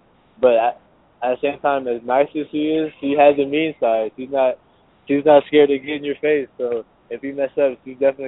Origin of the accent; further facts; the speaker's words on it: San Antonio, Texas, United States; born there; now in Dallas, United States; because I was born in San Antonio, so I hope they give me a pass on that.